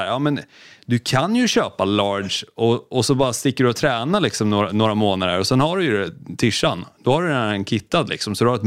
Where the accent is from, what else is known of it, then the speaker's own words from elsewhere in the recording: Sweden; Utan jag trodde att de kanske var mer som vi svenskar.